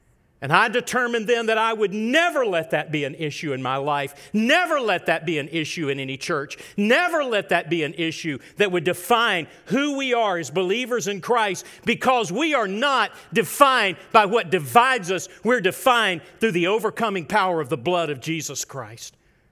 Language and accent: English; Memphis, Tennessee, United States; I grew up in Memphis, Tennessee. On April the 4th of 1968, Martin Luther King was assassinated in my city.